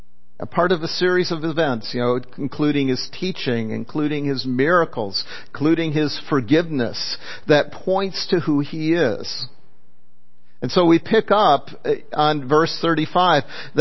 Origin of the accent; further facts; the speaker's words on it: Michigan, United States; You know, I grew up near Lake St. Clair, which is one of the connects Lake Huron with Lake Erie